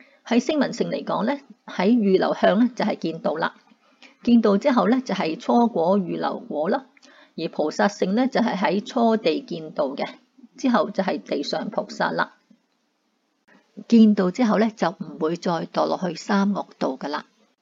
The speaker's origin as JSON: {"language": "Cantonese", "country": "China", "said": "又有啲好似我哋中国人所讲嘅金木水火土"}